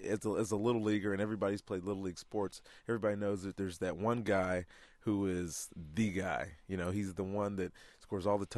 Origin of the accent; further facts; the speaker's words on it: Roanoke, Virginia, United States; I remember when we were growing up in Roanoke